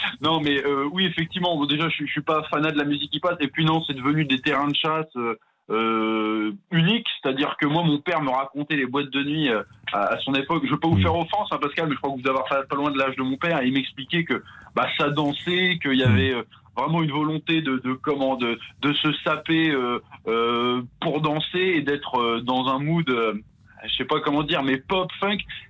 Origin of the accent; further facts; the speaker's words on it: Caen, Normandy, France; Moi je viens de Caen